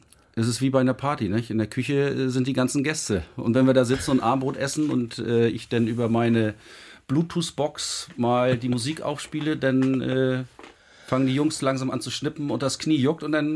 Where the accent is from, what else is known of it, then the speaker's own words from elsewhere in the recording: Rosenheim, Bavaria, Germany; born there; Ich bin 48 Jahre alt, geboren in Rosenheim. Das liegt in Bayern.